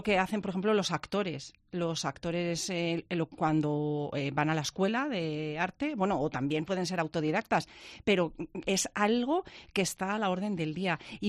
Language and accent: Spanish; Spain; nosotros somos españoles y hablamos en español